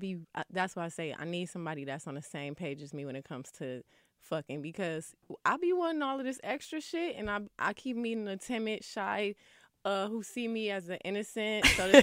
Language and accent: English; Flint, Michigan, United States; I'm a hood bitch, but at the end of the day, I'm from Flint.